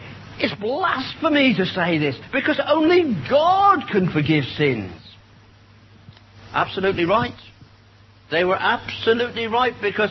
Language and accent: English; United Kingdom; I'm going to show that I'm British.